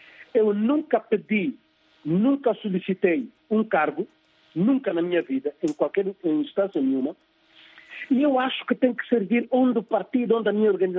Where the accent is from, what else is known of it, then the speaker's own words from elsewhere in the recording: Cabinda, Angola; Eu sou de Cabinda, do ponto norte mais ao norte